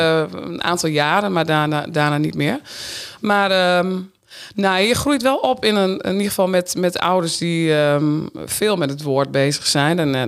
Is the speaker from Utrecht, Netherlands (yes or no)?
yes; Utrecht, Netherlands; born there; also born or lived in Nieuw-Weerdingen / Noord-Bergen; Nee. Ik ben geboren in Utrecht zelfs.